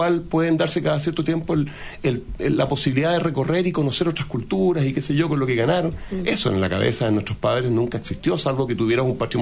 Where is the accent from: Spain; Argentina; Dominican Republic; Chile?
Chile; Ñuñoa, Santiago Metropolitan Region; born there; also born or lived in Providencia; yo nací en Ñuñoa y Providencia, o sea, clase media acomodada en la realidad chilena